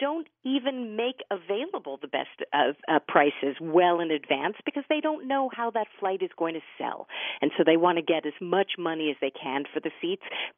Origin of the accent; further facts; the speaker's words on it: New York City, New York, United States; write the New York City book, Fromer's Easy Guide to New York, and I'm in this ongoing love affair with my hometown.